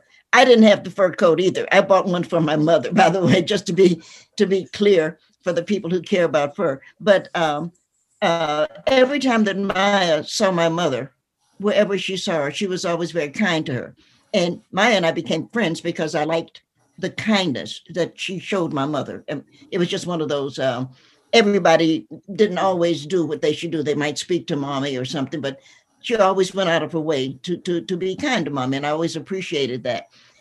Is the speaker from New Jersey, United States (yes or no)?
no; Cincinnati, Ohio, United States; And I spent my life, I grew up in Cincinnati.